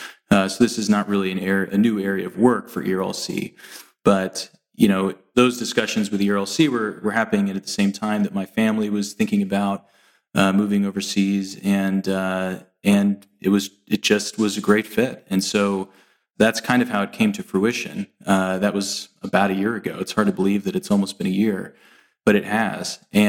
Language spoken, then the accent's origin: English; Dallas, Texas, United States; I grew up in the Dallas area. I went to the great University of Texas for undergrad and for law school.